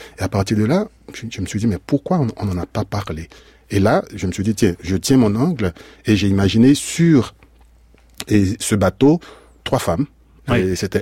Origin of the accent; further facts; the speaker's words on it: Haiti; une histoire qui fait écho en moi, qui m'interpelle en tant qu'haïtien